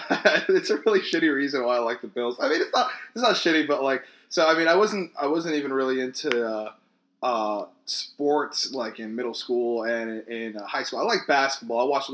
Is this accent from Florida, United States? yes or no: yes; Florida, United States; I'm from South Florida. I'm 23.